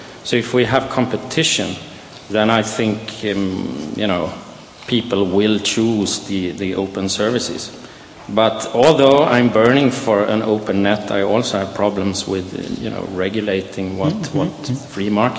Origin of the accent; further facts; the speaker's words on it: Sweden; I come from Sweden.